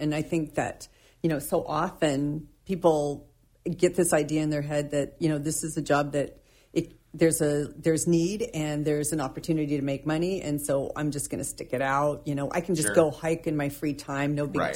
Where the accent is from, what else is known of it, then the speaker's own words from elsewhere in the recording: Phoenix, Arizona, United States; I grew up in Phoenix, Arizona, and I wanted to be a forester.